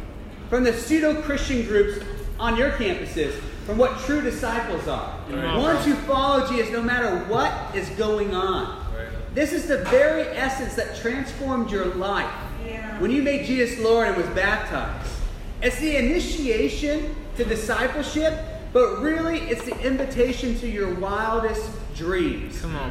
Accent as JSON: {"language": "English", "region": "Colorado", "country": "United States", "said": "And I'm from Colorado."}